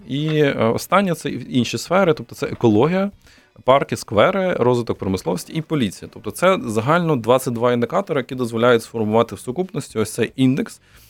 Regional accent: Chernivtsi, Chernivtsi Oblast, Ukraine; я сам з Чернівців, і я можу сказати точно, що в Чернівцях дуже погано насправді з цим

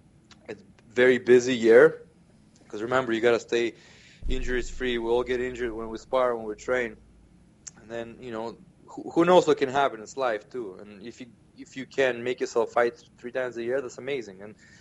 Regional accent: Toronto, Ontario, Canada; So I'm from Toronto originally myself

